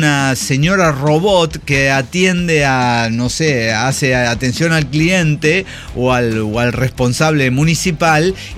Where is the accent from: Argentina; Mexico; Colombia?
Argentina; born there; estuve en Argentina. Ajá. Mi tierra natal.